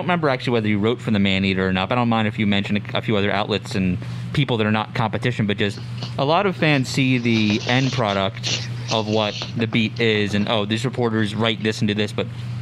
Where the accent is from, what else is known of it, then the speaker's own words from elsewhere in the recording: Washington, District of Columbia, United States; kind of transitioning into near my hometown of Washington, D.C.?